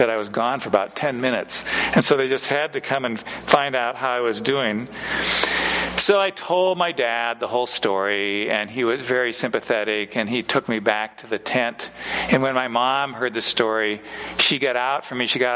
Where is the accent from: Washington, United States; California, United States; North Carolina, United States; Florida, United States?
Washington, United States; Seattle; But when I was growing up, my family, I grew up in Seattle